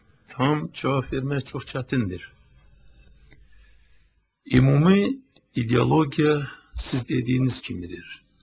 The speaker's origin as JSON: {"language": "Azerbaijani", "region": "Nakhchivan", "country": "Azerbaijan", "tie": "born or raised there", "also_born_or_lived": "Moscow", "moved": "yes", "said": "vətənə, Azərbaycana qayıtmışam. Öz doğma şəhərimə, anadan olduğum şəhərim Naxçıvana gəlmişəm. Artıq 5 aydan çoxdur ki, Naxçıvanda yaşayıram."}